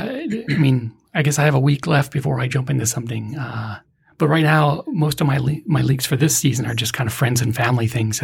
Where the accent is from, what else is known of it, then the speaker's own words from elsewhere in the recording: Pennsylvania, United States; One of the guys is my brother. So we're both from Pennsylvania.